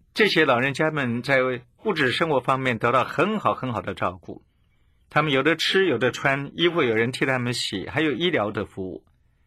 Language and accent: Chinese; China; 今天整个世界的潮流，就是我们中国人慢慢的也走向一个小家庭制度